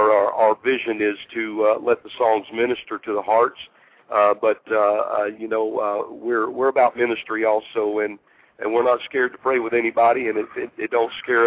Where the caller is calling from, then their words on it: Nashville, Tennessee, United States; I'm out here in Nashville, Tennessee.